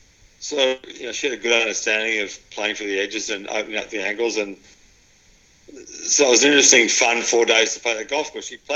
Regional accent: Melbourne, Victoria, Australia; sort of kind of growing up in Melbourne and played, knew there was more to golf than just seeing the ball straight.

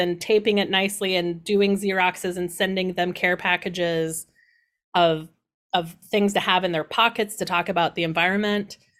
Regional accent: Indiana, United States; I'm from Indiana. What do I know about orchids?

